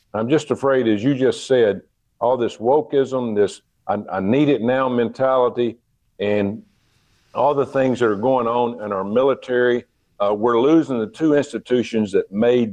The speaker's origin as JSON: {"language": "English", "region": "Arkansas", "country": "United States", "said": "I'm a kid from Arkansas that not going to have a lot of opportunities."}